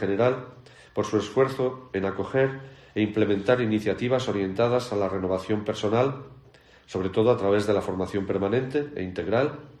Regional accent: Castile and León, Spain; la llegada a Astorga supuso para mí una vuelta a mis raíces y a mi tierra leonesa.

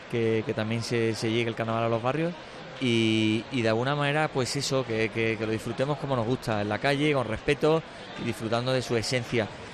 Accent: Andalusia, Spain; accent: Andalusian; reivindicamos desde aquí nuestro acento, nuestra manera de vivir, la necesidad de lucha, que hay muchas cosas pendientes en Andalucía, en Cádiz

